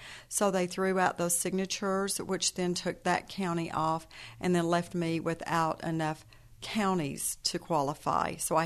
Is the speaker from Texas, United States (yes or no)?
yes; Texas, United States; also born or lived in Iowa; I was born and raised in Texas, if I sound a little bit different, but I've lived in Iowa for 25 years.